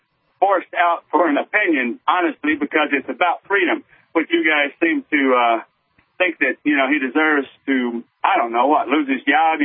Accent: the South, United States; even though I'm from the South and I knew it existed.

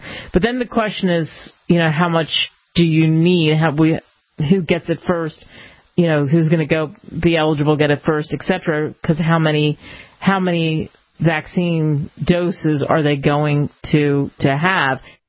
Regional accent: United States; I love being an American.

